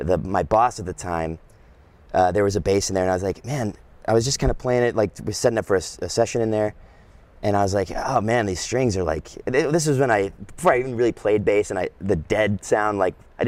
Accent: Austin, Texas, United States; I'm from Austin. I've always been there.

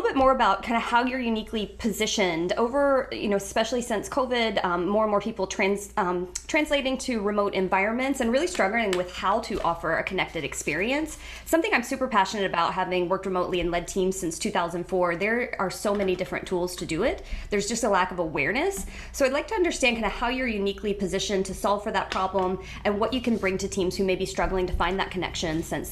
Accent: St. Petersburg, Florida, United States; He was spending time in St. Pete, my hometown, and doing something really cool by the water

